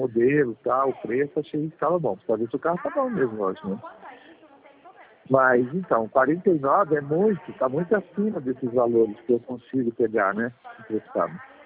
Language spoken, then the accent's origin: Portuguese; Taubaté, São Paulo, Brazil; Eu sou de Taubaté, aqui do interior também.